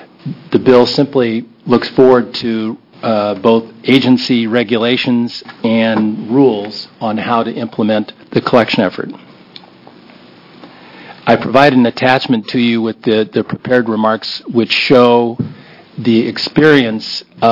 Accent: Portland, Oregon, United States; from Portland.

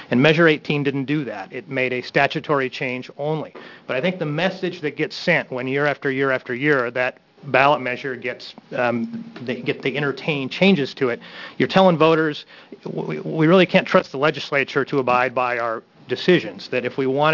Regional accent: Montana, United States; moved away as an adult; now in Portland, United States; I'm from Portland. My testimony is on behalf of myself only. Just by way of background, I grew up in Montana.

